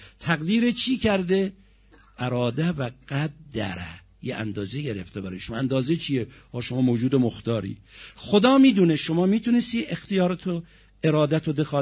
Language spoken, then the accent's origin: Persian; Tehran, Tehran Province, Iran; به من و شمایی که توی تهران بزرگ شدیم